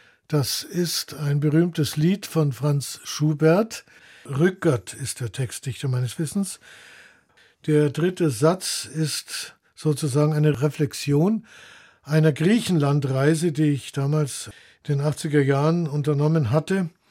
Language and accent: German; Regensburg, Bavaria, Germany; also born or lived in Breslau, Poland; Aufgewachsen bin ich in Regensburg, weil ich bin in Breslau geboren, 43.